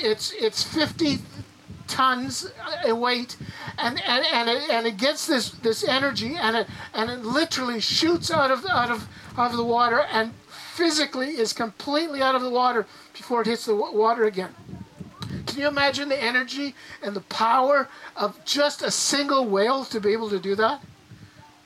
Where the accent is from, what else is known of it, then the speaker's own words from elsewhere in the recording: Grand Cache, Alberta, Canada; Most of you know I grew up in the mountains. I grew up in Grand Cache, and literally, we would walk out our front door, and literally beside me on this side was Grand Cache Mountain